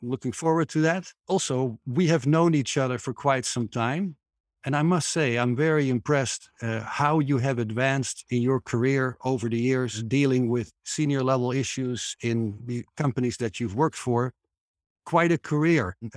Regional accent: Netherlands; now in United States; I'm your host. I'm originally from the Netherlands, happily residing in the beautiful Grand Canyon state of Arizona in the United States, also known as

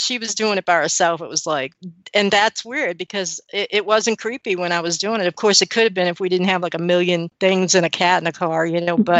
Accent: New Orleans, Louisiana, United States; So, you know, I'm from New Orleans.

